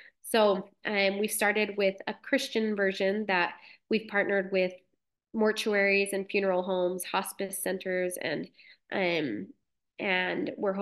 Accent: Logan, Utah, United States; So Logan is my hometown and it still has my heart. I love Cache Valley so much.

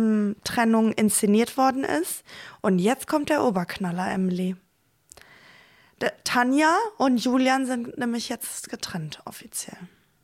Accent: North Rhine-Westphalia, Germany; wir Mädels, wir kommen ja aus OWL, Ostwestfalen-Lippe.

